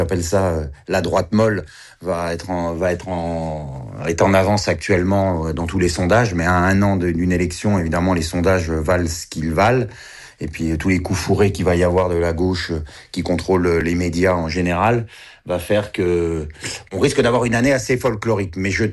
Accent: France; Mais ici, chez nous, en France, c'est terminé.

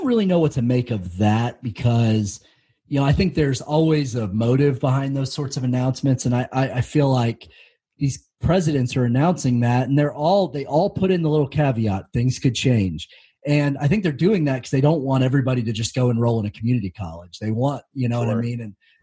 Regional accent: Norman, Oklahoma, United States; I grew up in the Norman area, so I've been going to OU games and following OU my whole life.

